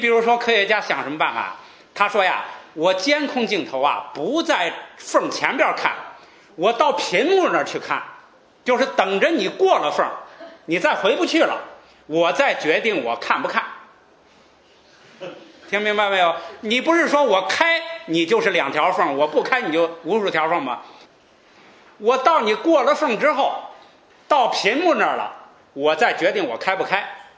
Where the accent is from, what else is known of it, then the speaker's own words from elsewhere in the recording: China; 这个叫骰子，我们中国人喜欢说骰子